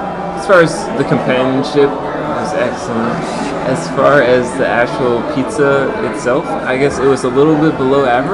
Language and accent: English; Massachusetts, United States; Massachusetts.